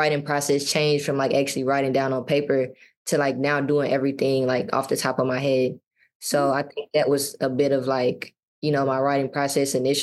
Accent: Mississippi, United States; well, I'm from Mississippi, obviously, so there's a lot of grass there.

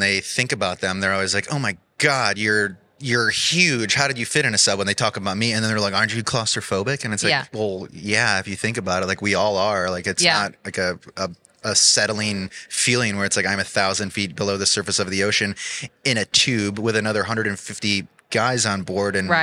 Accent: Tucson, Arizona, United States; I grew up in Tucson, Arizona. So completely different where I'm at now.

